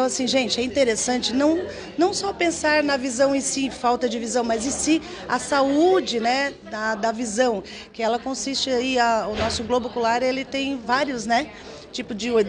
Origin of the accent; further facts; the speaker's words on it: Araranguá, Santa Catarina, Brazil; Nós somos natural de Araranguá, Santa Catarina